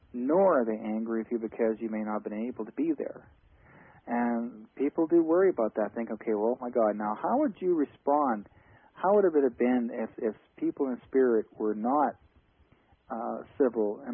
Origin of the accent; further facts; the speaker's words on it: Canada; I'm a Canadian.